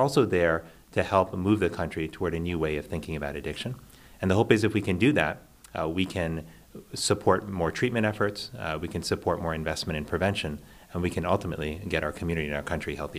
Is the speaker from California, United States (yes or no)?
no; Miami, Florida, United States; And growing up in Miami, you know, we knew, even when I was younger, that HIV was a problem